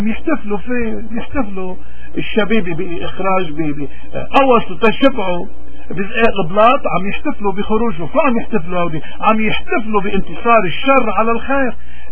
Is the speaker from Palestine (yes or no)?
no; Lebanon; نحن مش لبنانيين، لوين تركينا؟